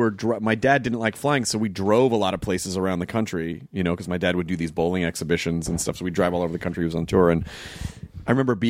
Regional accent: Memphis, Tennessee, United States; also born or lived in Kentucky / Florida / Arkansas / Denver; And that's why I always just say when people go, where are you from? I go Memphis. Cause it's just easier than I was born in Kentucky.

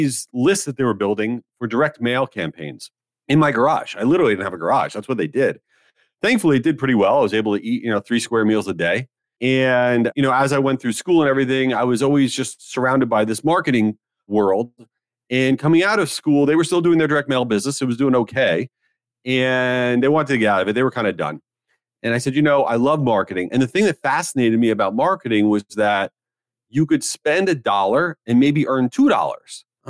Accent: Long Island, New York, United States; My mom was a school teacher. My dad worked at this magazine company. I grew up in Long Island, New York.

